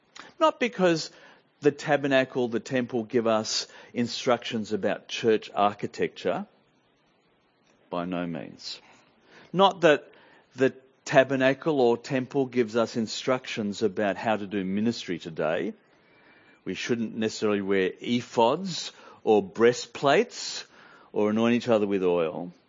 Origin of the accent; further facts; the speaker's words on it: Australia; But on the whole in Australia, we don't much pay attention to protocols. But that's why being Australian means sometimes it's hard to read the Bible.